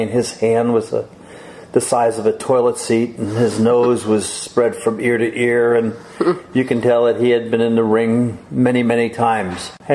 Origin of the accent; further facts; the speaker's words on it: New York City, New York, United States; I'm the oldest of five, born and raised in the Bronx.